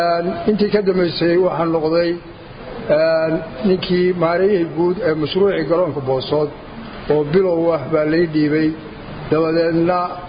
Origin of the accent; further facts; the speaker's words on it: Mogadishu, Banadir, Somalia; waxaan ku dhashay magaalada Muqdisho 1977-kii gaar ahaan xaafadda Hoodiley dugsiga sare waxaan kaga baxay isla Muqdisho